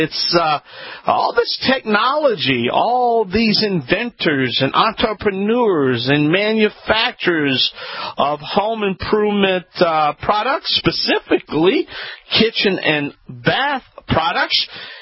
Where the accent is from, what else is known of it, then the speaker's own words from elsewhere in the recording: New Orleans, Louisiana, United States; Well, you know, anytime an international event can come to my hometown, New Orleans, you know, it has a place in my heart